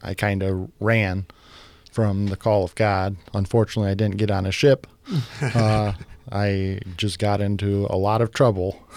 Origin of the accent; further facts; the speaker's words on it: Reed City, Michigan, United States; Well, I grew up in the Reed City, Hersey area. Pretty much been there all my life.